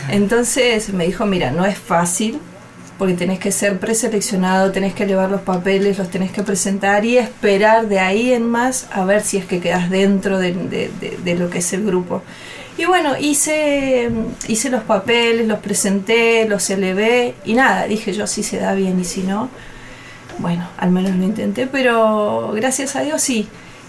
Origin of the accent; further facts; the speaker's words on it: Tucumán, Argentina; moved away as an adult; now in Buenos Aires, Argentina; Yo terminé el secundario en mi provincia. Y les dije a mis padres, me voy a ir a trabajar a Buenos Aires y a seguir estudiando.